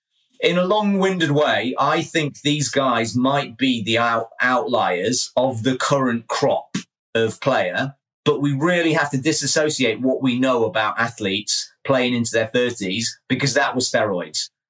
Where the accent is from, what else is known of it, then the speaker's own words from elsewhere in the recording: England, United Kingdom; Remember, I'm English, so you have to be kind.